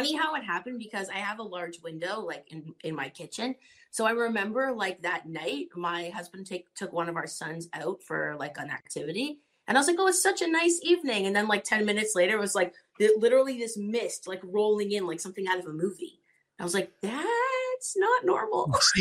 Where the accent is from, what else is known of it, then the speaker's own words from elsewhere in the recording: Toronto, Ontario, Canada; So I'm from Toronto, Canada.